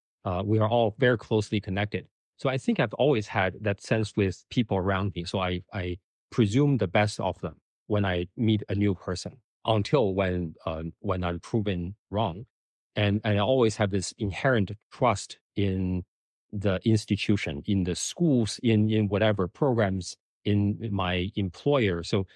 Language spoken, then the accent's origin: English; Harbin, Heilongjiang, China; English is a second language; also born or lived in Beijing; So I grew up, I was born in Harbin, and I grew up in Harbin until when I went to college in Beijing.